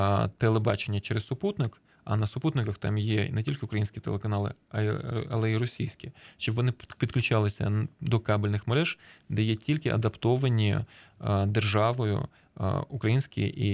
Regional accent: Crimea, Ukraine; now in Kyiv, Ukraine; я от про це говорю як кримчанин, який в 14-му році переїхав до Києва

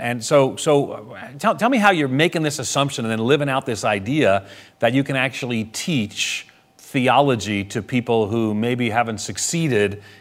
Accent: New York, United States; I grew up poor on Long Island.

